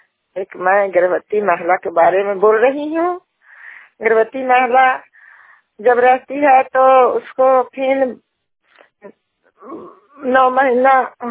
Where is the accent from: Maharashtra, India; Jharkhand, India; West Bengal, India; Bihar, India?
Bihar, India; छठी घोसी के रहने वाले हैं, थाना हिलसा जिला नालंदा के निवासी हूँ।